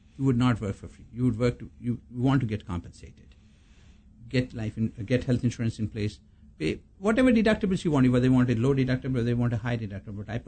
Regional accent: India; But we come from India where work ethics are just second to none.

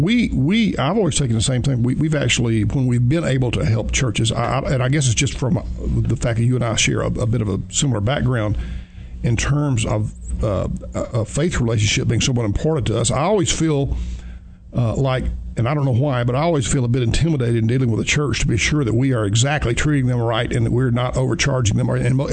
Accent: Alabama, United States; You know, Marshall, I grew up in Alabama, and when you say Alabama Power, I think of Reddy Kilowatt, which is a little cartoon figure they always used in their marketing.

